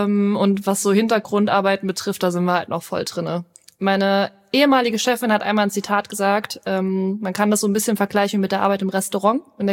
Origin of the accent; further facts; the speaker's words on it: Oberbiber, Rhineland-Palatinate, Germany; Also ich komme gebürtig aus Oberbiber, deswegen ist Oberbiber für mich am schönsten.